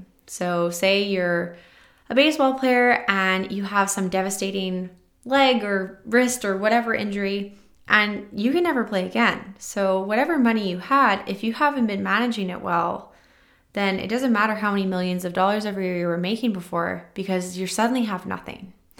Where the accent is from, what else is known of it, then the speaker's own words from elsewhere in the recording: Canada; I'm a Canadian